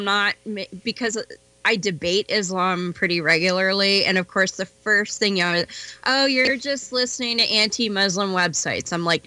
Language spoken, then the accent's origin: English; Canada; I'm a Canadian white chick.